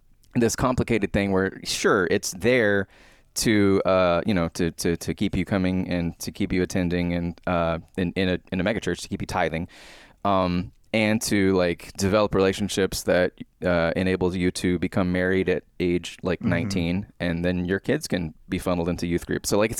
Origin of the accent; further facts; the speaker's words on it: Atlanta, Georgia, United States; born there; So I was born in Atlanta. And as far as I know, my first church was First Baptist Atlanta